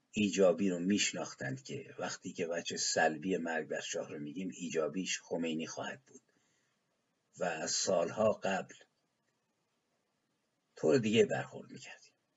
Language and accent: Persian; Iran; من به عنوان یک ایرانی